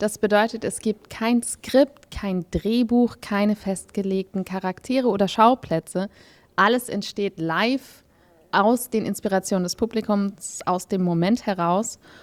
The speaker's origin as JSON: {"language": "German", "region": "Berlin", "country": "Germany", "tie": "born there", "also_born_or_lived": "Namibia", "said": "Genau, ich bin in Berlin-Wedding geboren. Wer Berlin kennt, weiß, dass das ein im dreckigen Herzen der Hauptstadt ist."}